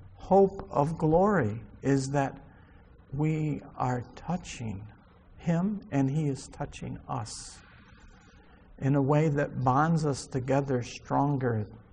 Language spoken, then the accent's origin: English; Mayfield, New York, United States; So I told him I grew up in Mayfield.